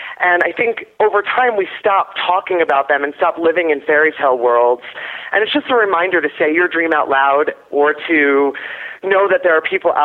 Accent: New York City, New York, United States; seeing Pippin in New York City when I was there. It's my hometown, so I was there in December.

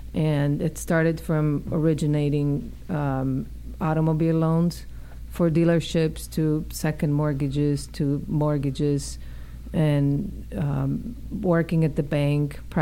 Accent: Lodz, Łódź Voivodeship, Poland; I was born in Lodz. City of Lodz in Poland.

